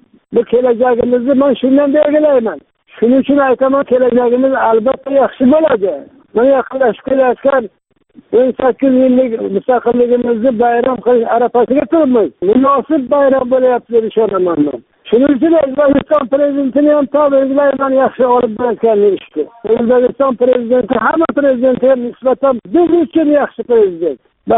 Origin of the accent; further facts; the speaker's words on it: Koson, Qashqadaryo Region, Uzbekistan; Bizda mana Qashqadaryo biz Koson tumanining Arabxona mahallasiga yashaymiz. Men shu yerda tug'ilganman, shu yerga yashab kelyapman.